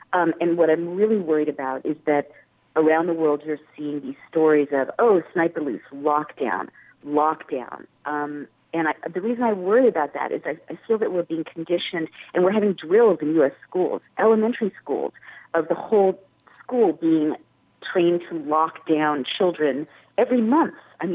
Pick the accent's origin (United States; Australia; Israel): Israel; also born or lived in United Kingdom; Well, I grew up in Israel during a time, and in often in Britain as well, during periods where there was a lot of real terrorism.